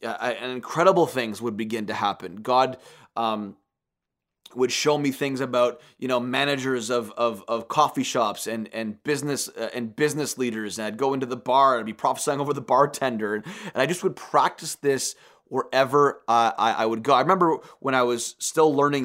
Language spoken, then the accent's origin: English; Canada; I'm from Canada and you've never met me before